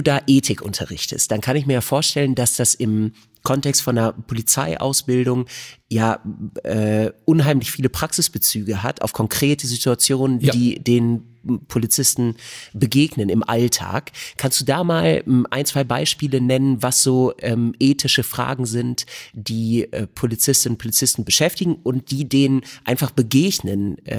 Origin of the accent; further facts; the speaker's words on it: Bad Salzuflen, North Rhine-Westphalia, Germany; Weil mein eigener Opa, der war Kriminalpolizist in Bad Salzuflen, wo ich herkomme